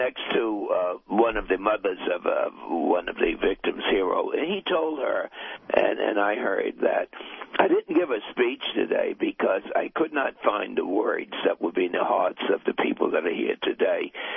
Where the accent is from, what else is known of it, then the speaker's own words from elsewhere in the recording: New York, United States; for me as a New Yorker, was the heart of our country.